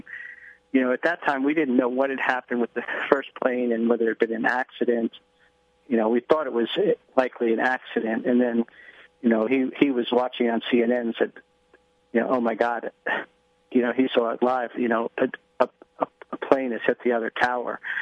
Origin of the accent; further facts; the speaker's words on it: Staten Island, New York, United States; I grew up in the New York area. I was born on Staten Island.